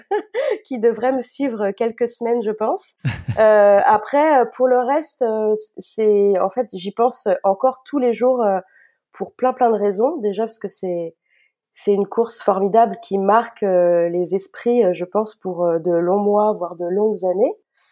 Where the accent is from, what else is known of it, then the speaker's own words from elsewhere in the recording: Nantes, Pays de la Loire, France; j'ai 41 ans. Je suis nantaise, je vis toujours dans la région nantaise. J'ai eu l'occasion de vadrouiller à certaines périodes de ma vie, mais je suis revenue dans ma région natale il y a maintenant une dizaine d'années environ.